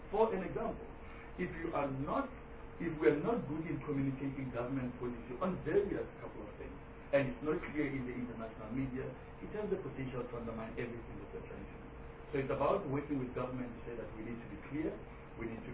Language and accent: English; South Africa; We actually really say that as a South African, I'm prepared to do something.